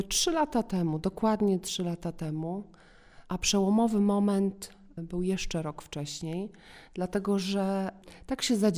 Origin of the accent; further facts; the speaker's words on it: Zamość, Lublin Voivodeship, Poland; now in Warsaw, Poland; Pochodzę z województwa lubelskiego, konkretnie z Zamościa, ale już większą część mojego życia mieszkam w Warszawie.